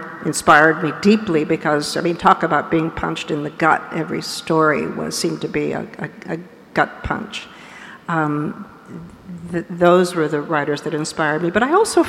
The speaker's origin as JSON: {"language": "English", "country": "Peru", "tie": "born or raised there", "said": "growing up in Peru, I was inspired"}